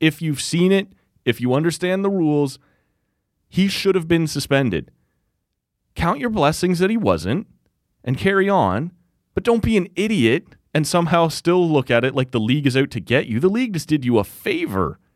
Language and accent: English; Canada; If I'm a Canadian guy, right, which I am, interestingly enough